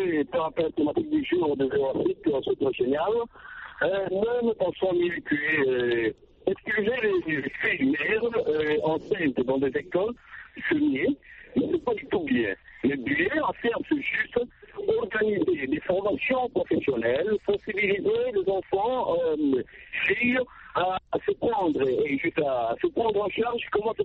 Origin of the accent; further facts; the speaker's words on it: DR Congo; chez nous en RDC